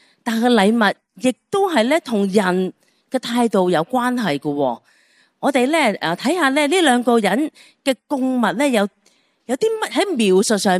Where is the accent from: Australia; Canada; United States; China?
China; Guangdong; 即係我哋广东人讲拉长块面，即係表示乜嘢啊，佢好失望，佢好不满。